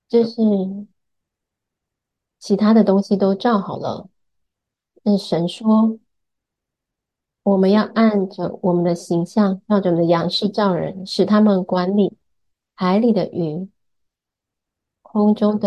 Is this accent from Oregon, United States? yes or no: yes; Oregon, United States; Chinese is a second language; 因为我在奥勒冈长大，所以那边有很多这些植物